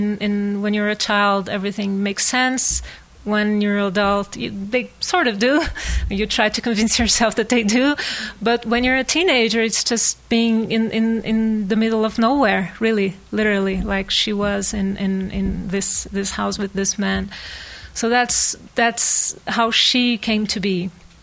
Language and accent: English; Rio de Janeiro, Brazil; English is a second language; now in Colorado, United States; And the first impressions that I'm from Rio and I came to live in Colorado, so I had not the same experience